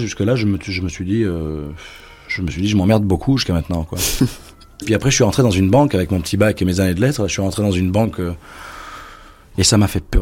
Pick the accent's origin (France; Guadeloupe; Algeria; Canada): Algeria; Castiglione, Tipaza Province; born there; Je suis né en Algérie, à Castiglione